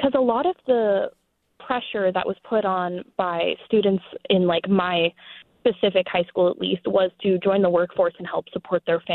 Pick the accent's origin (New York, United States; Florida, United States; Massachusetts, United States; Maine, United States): Maine, United States; Jackson; I grew up about a mile down a dirt road in the middle of nowhere, Maine. I grew up in Jackson, Maine, if most people even know where that is.